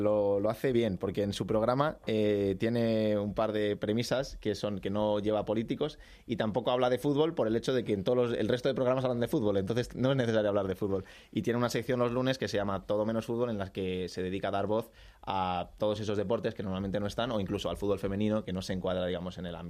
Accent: Spain; terminé siendo el cuarto español

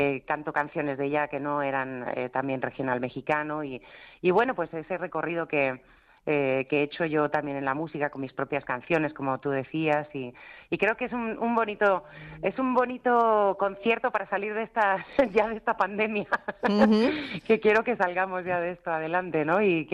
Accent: Spain; Desde aquí, efectivamente, que me hace muchísima ilusión estar en mi tierra y he hecho mi banda exclusivamente aquí para España

